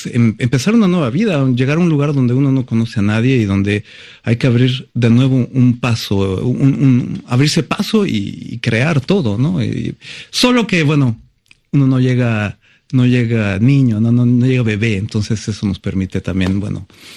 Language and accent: Spanish; Mexico; now in France; porque justo el día que yo me fui de México, empecé a sentir que un camino nuevo se abría